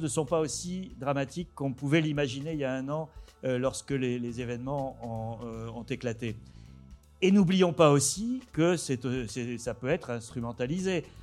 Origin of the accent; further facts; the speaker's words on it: Tunis, Tunis Governorate, Tunisia; born there; moved away; Moi, je suis d'une famille juive. Je suis né à Tunis. Ma famille est venue ici et j'ai une partie de ma famille qui vit en Israël.